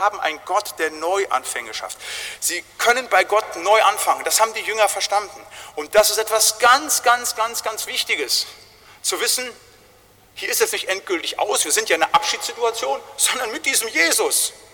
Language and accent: German; North Rhine-Westphalia, Germany; so sagten wir bei uns im Siegerland immer